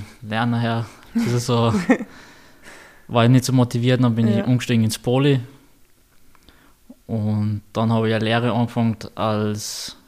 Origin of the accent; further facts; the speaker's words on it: Bischofshofen, Salzburg, Austria; Ich bin in Bischofshofen aufgewachsen, also ein bisschen außerhalb, mehr am Land.